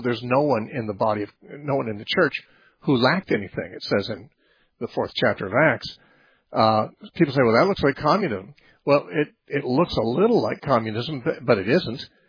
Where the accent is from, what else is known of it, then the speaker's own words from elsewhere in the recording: Temecula, California, United States; we'll talk next to Waldo in Temecula, California, my hometown.